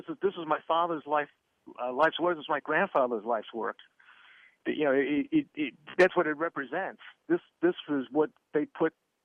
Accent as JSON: {"language": "English", "town": "Chicago", "region": "Illinois", "country": "United States", "tie": "born or raised there", "said": "Sure. I grew up in Chicago. I am the fourth generation of my family, but the first to be born in America."}